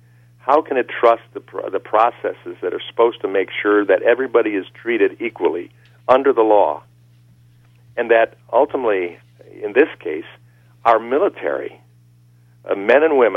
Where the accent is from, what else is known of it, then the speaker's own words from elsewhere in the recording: United States; I am an American. I'm a proud American.